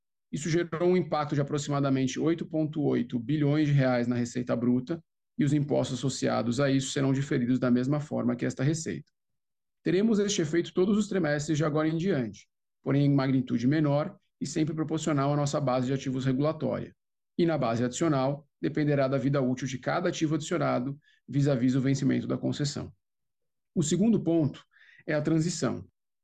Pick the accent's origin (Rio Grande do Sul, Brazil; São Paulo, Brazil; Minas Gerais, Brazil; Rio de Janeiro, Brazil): São Paulo, Brazil; novo diretor financeiro de Relações com Investidores da Sabesp. Sou paulistano, nascido e criado aqui em São Paulo, capital.